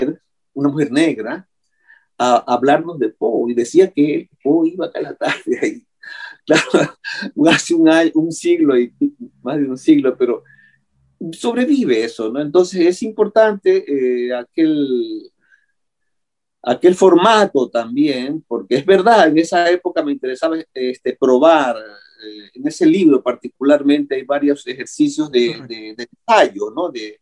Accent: Ecuador; moved away; yo la verdad es que me fui de Ecuador con la seguridad de que allí la vida ya no era posible para mí

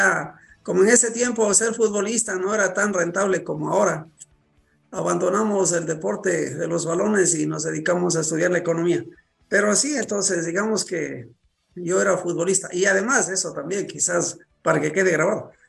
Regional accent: Quito, Pichincha, Ecuador; En el sur de Quito, yo soy de la Boca del Lobo, en el sur de Quito empezaron a aparecer gente muerta por golpes de karate.

